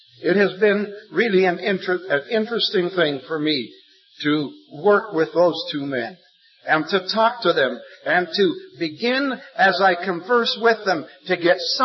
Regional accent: Scotland, United Kingdom; being a Scotsman, I love a free newspaper in the morning

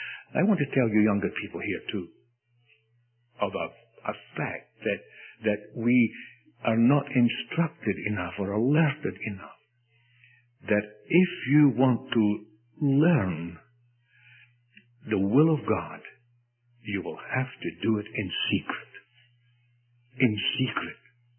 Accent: Scotland, United Kingdom; And being a Scot, I don't like instant tea.

